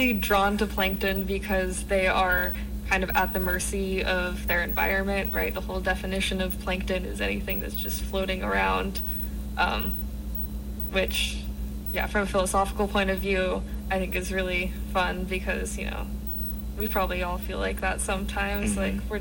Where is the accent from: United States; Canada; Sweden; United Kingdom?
United States; Albany, Oregon; I'm actually from Albany, Oregon, grown up here.